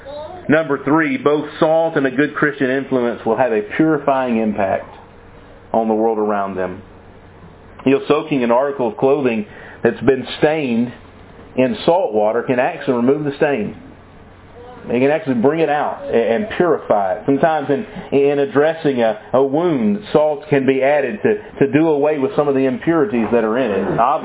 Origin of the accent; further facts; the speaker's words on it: Mississippi, United States; Growing up in North Mississippi, if I were at my grandparents' house, I always ate biscuits and gravy for breakfast.